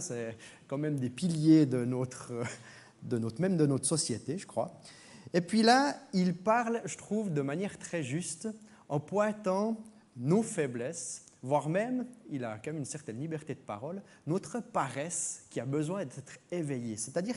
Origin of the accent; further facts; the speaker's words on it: Switzerland; Ce n'est pas seulement parce qu'on est suisse, mais parce qu'on est aussi avec ces besoins de rythme dans nos vies.